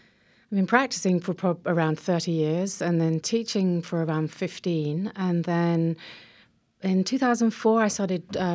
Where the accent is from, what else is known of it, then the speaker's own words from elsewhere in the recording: England, United Kingdom; She's American and I'm English, so we sort of joke about cultural exchange there.